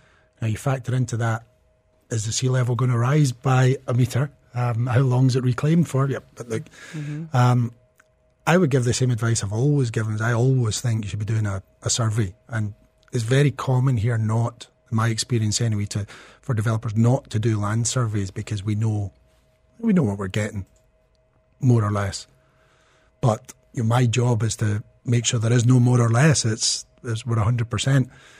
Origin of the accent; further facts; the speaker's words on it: Scotland, United Kingdom; I'm Scottish, so we're pretty well used to this.